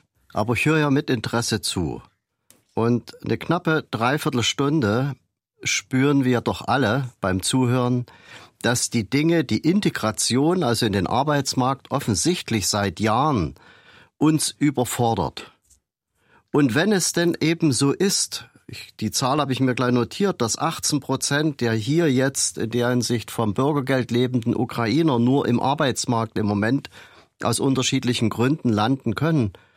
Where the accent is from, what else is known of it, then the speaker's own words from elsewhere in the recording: Kamenz, Saxony, Germany; Ich komme hier aus Kamenz, aus dem Osten.